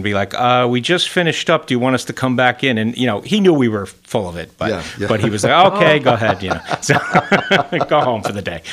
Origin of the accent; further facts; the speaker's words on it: New City, New York, United States; I grew up in Rockland and born and raised in New City.